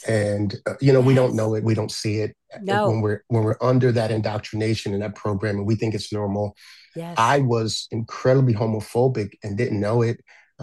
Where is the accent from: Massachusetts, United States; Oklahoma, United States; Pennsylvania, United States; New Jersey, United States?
New Jersey, United States; also born or lived in Virginia, United States; I grew up in New Jersey, but I lived in Virginia for a little while, and then for a little small set time, we lived in Georgia.